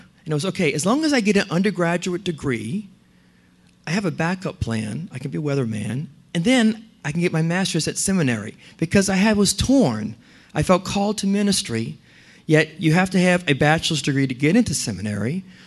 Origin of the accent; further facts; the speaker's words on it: New Orleans, Louisiana, United States; I'm from New Orleans, and Loida and Sarah were just there, and thank you for posting pictures of my wonderful home. I love seeing home. But we're surrounded by water.